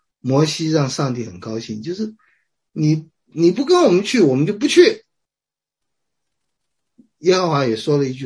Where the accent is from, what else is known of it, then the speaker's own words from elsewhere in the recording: China; 清教徒的特点就是要工作，要努力工作，这点跟我们中国人有点像啊。